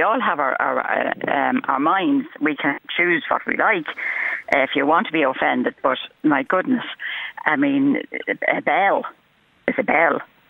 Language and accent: English; Ireland; The Angelus is the Angelus, and we're Irish, and we're not all Catholic, but we do accommodate every other religion in this country.